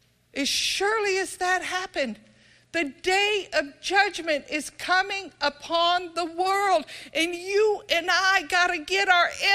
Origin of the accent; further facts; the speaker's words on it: Texas, United States; I remember growing up in Texas.